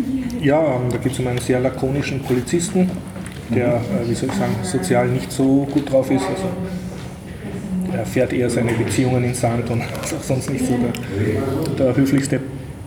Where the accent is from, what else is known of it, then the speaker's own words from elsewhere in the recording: Austria; man fühlt sich als Österreicher gleich gut aufgehoben.